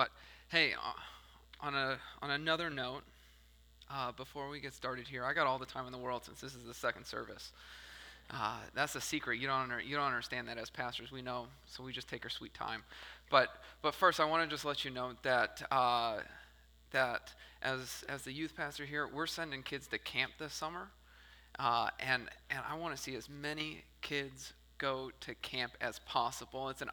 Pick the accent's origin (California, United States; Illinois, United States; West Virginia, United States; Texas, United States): Illinois, United States; Chicago; Like I grew up in the Chicago area, and so, like, I'm used to cold.